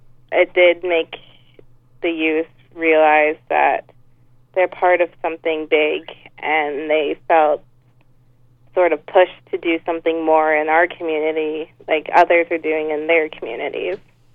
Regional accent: Ontario, Canada; being Indigenous and a woman and growing up in Chemical Valley

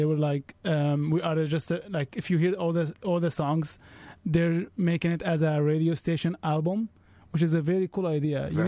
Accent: Damascus, Damascus Governorate, Syria; English is a second language; I came from Damascus, and only in Damascus, I know over 5-6 accents.

